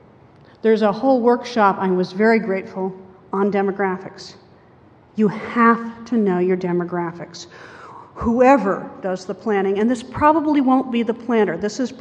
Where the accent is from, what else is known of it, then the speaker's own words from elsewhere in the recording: Virginia, United States; I was raised in Virginia. We have churches in Virginia that have been open for business since 1690 and a little before.